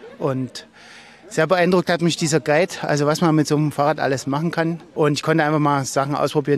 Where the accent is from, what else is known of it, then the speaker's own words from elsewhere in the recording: Halle, Saxony-Anhalt, Germany; ich komme auch aus Halle